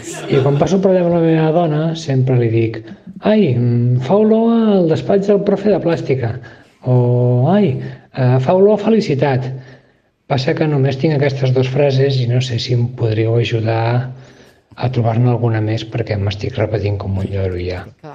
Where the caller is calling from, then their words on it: Blanes, Catalonia, Spain; de Blanes.